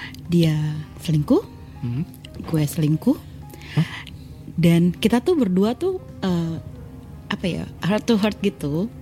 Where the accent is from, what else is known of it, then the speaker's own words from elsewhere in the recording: West Java, Indonesia; Iya, sebenarnya saya orang Sunda.